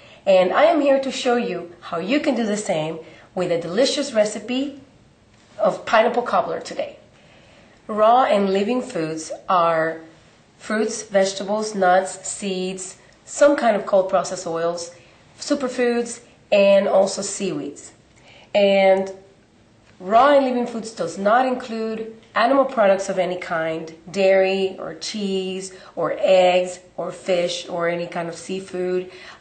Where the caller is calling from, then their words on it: Dallas, Texas, United States; I come to you from Dallas, Texas, United States.